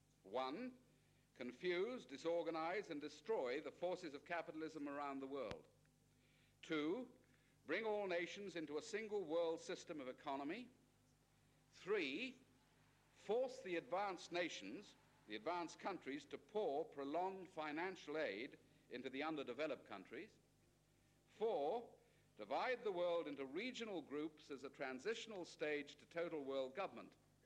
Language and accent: English; Kenya; The Mau Mau campaign in my home country of Kenya had started at that time.